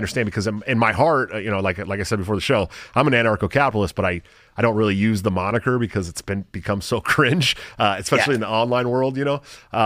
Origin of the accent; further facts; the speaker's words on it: California, United States; now in Iowa, United States; I grew up in California. This is all new to me. I'm going into my second winter in Iowa